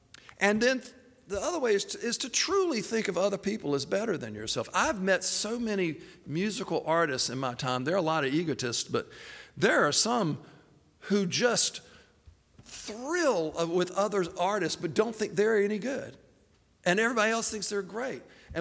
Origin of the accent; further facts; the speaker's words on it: Laurel Hill, United States; and, you know, I'm from Laurel Hill, population 500.